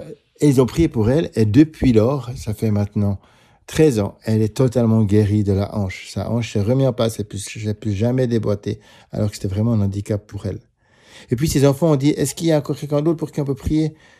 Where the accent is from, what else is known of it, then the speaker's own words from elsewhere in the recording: Switzerland; Depuis 20 ans, je suis pasteur. Je viens de Suisse